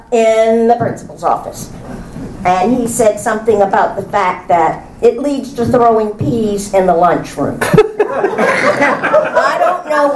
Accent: Charleston, South Carolina, United States; I grew up in Charleston, and my father had a store at that time on Upper King Street, and most of his customers were of African American descent.

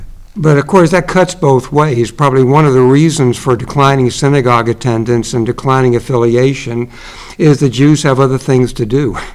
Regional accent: Greenville, South Carolina, United States; Well, growing up in Greenville, there was some anti-Semitism, but not really a great deal.

